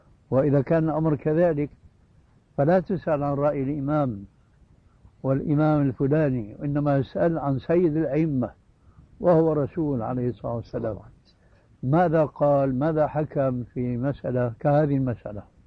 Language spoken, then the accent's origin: Arabic; Syria; كما يقول العامة عندنا في سوريا خير الذقون إشارة تكون